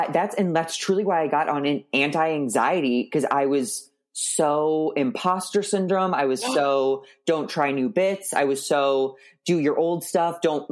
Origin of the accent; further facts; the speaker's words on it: Missouri, United States; I mean, I was raised Catholic. That did a number on me. I was raised in Missouri. That did a number on me.